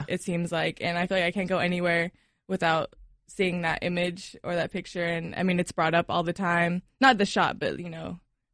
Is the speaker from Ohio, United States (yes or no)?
no; Reno, Nevada, United States; I mean, I was born and raised in Reno.